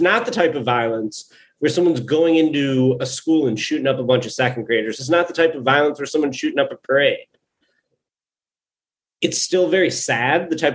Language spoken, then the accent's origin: English; Orland Park, Illinois, United States; I grew up in Orland Park. It could happen in Orland Park.